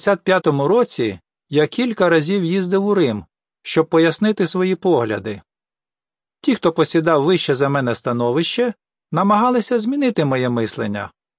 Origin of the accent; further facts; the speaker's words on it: Italy; Я народився в Італії у 1943 році. Ми з братами і сестрами виростали в маленькому селі. Батько займався сільським господарством і теслярством. Тато з мамою виховували нас як відданих католиків.